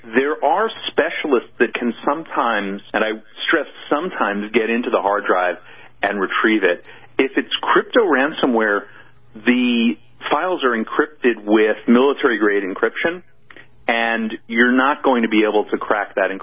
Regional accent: New York City, New York, United States; And if you walk around my hometown in New York City, you can still see buildings that used to be generating power for the subway.

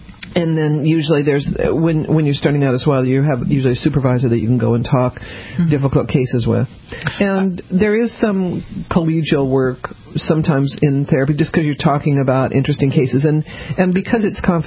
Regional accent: Denver, Colorado, United States; also born or lived in New Orleans, Louisiana; I grew up in Denver.

